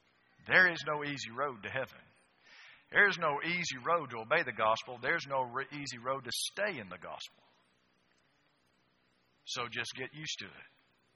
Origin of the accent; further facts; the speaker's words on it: LaGrange, Georgia, United States; born there; By the way, I was born in LaGrange, Georgia, so I know a little bit about Georgia.